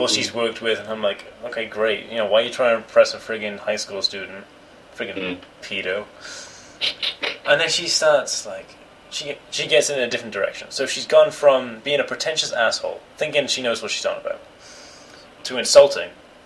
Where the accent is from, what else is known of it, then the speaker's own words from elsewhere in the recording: United Kingdom; I'm from Britain. I say it that kind of way, I'm kind of confused, like, why would you think I'm from Belgium?